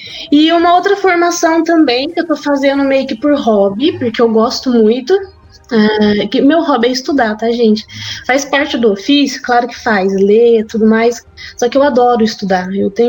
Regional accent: Piquete, São Paulo, Brazil; born there; now in Lorena, Brazil; Eu sou interiorana do estado de São Paulo. Nasci em uma cidade pequena chamada Piquete, então sou conterrânea aí do Gustavo, a gente nasceu na mesma cidade. E atualmente eu vivo numa cidade vizinha, que é Lorena, uma cidade universitária.

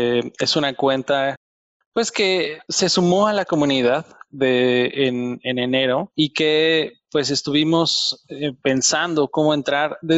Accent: Mexico; now in Germany; yo soy mexicano

